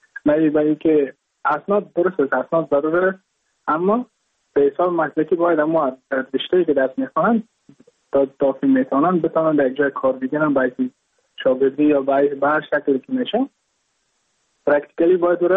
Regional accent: Mazar-i-Sharif, Balkh, Afghanistan; now in Goa, India; از مزار شریف هستم، از قریه شیرآباد که از قریه دورافتاده مزار شریف بخش میباشم، که ما در سال 2019 ماه جون به هندوستان آمدم

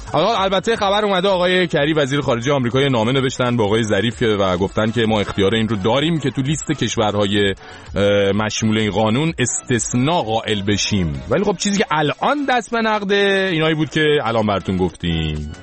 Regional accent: Iran; به عنوان یه ایرانی

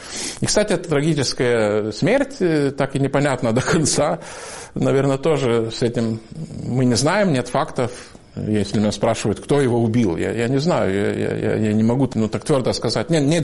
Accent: Lithuania; Я говорю, вот из Литвы.

